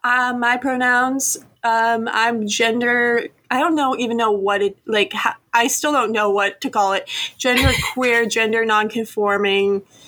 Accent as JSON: {"language": "English", "region": "Maine", "country": "United States", "said": "if you haven't picked up on that. And I'm from Maine."}